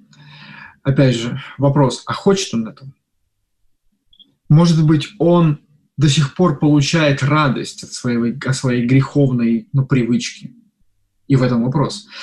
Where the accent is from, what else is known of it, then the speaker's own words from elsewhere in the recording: Ivanovo, Ivanovo Oblast, Russia; Нет, я родом из Иваново.